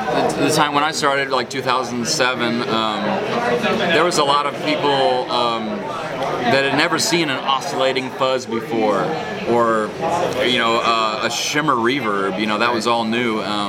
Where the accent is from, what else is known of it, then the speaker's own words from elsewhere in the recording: California, United States; I've played in bands like growing up in California, you know, in high school and college and stuff.